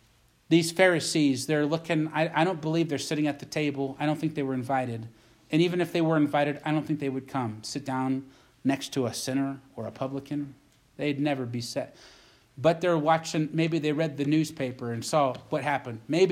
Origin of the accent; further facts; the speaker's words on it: East Coast, United States; now in Butte, United States; We have, and back where I grew up on the East Coast, we have Baptist churches on every corner.